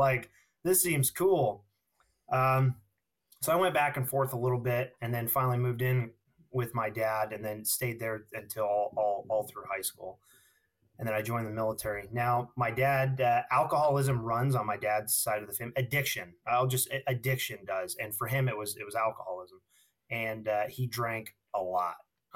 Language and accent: English; California, United States; So I'm originally from Sonoma County, California. I was born and raised there, and it was a great place to grow up.